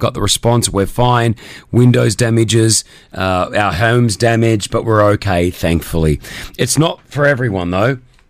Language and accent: English; Australia; The radio stations in my home country, Australia, were talking about it nonstop.